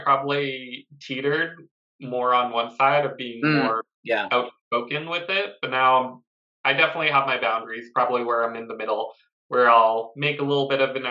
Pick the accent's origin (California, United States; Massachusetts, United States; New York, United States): Massachusetts, United States; Boston; born there; I was born in Boston, and people in New England in the United States, they're pretty blunt in that area.